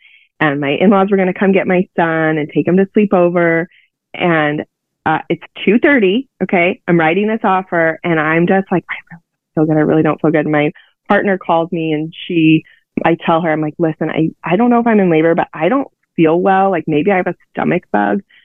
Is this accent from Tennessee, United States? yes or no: no; California, United States; it reminded me of like playing in the waves as a kid, because I grew up in Orange County and at the beach